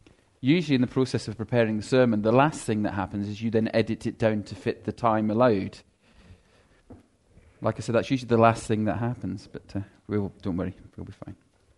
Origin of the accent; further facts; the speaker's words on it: Scotland, United Kingdom; We are defined as being Scottish, and if you're going to be Scottish, people will tell you what that means.